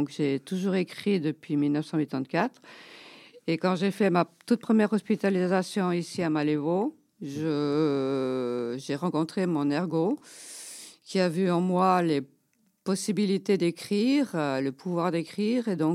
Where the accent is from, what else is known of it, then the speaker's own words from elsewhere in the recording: Valais, Switzerland; also born or lived in South Korea; je suis originaire de Corée du Sud, je viens du Valais Central. J'ai été adoptée en Valais Central et puis j'ai 60 ans.